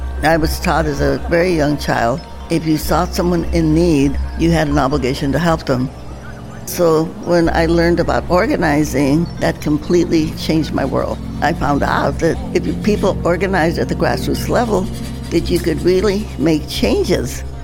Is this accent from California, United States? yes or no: yes; Stockton, California, United States; I did it in my hometown of Stockton, California.